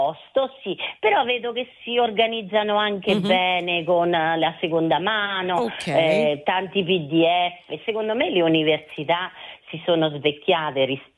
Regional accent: Umbria, Italy; Noi siamo umbri.

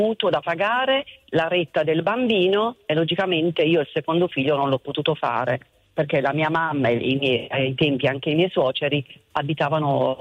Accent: Apulia, Italy; born there; Io sono nata in Puglia, sì. E ho fatto tutto il percorso professionale in Puglia e poi mi sono trasferita perché ho vinto il concorso.

